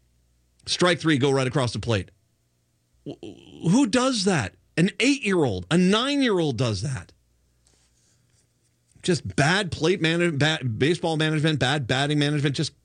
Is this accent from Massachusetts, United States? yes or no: no; Rhode Island, United States; I grew up in Rhode Island in the 1970s, so Carl Yastrzemski and Jim Rice and all those guys I'm big fans of. I grew up with baseball.